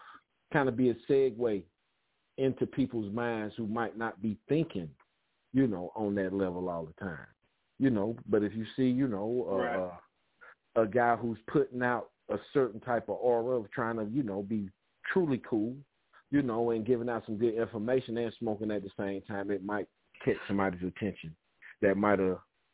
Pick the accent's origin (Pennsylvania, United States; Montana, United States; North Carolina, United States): North Carolina, United States; Asheville; I'm from Asheville, North Carolina.